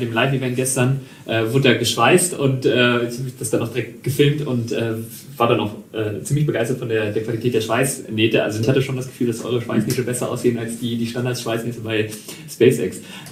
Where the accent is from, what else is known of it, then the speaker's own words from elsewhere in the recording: Germany; wir sind ja beide Deutsche